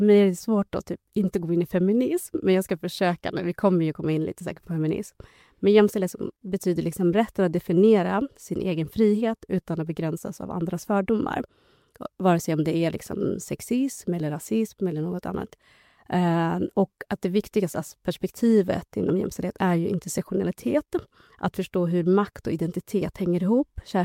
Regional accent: Gävle, Gävleborg County, Sweden; jag är inte uppväxt i Stockholm, utan uppväxt i Gävle och känner väldigt starkt i den identiteten av småstads, eller mellanstad i Sverige. Och jag är inte född här

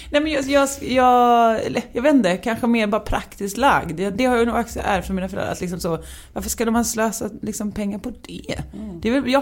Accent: Värnamo, Jönköping County, Sweden; Nej, jag är född i, på Värnamo BB. Så det är i Småland, men det är på gränsen till Halland. Så det är Smålands landskap, Hallands län.

